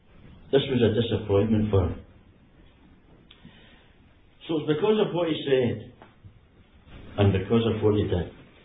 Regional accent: Kilbirnie, Scotland, United Kingdom; I remember there was an old man in the town where I was brought up in Kilburnie

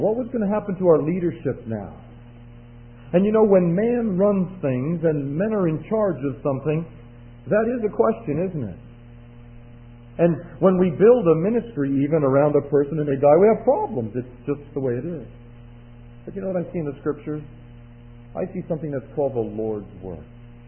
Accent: Westbury, New York, United States; I remember as a young man growing up in Westbury, New York, Westbury, Long Island.

